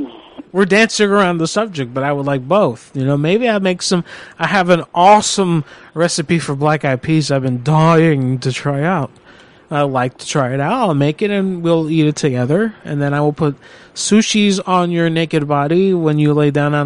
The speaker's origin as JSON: {"language": "English", "country": "Panama", "tie": "born or raised there", "also_born_or_lived": "Nicaragua", "moved": "yes", "lives_now": "United States", "said": "Oh, I'm from, originally from Nicaragua. You know, I was adopted and raised in Panama, and then I moved to the United States."}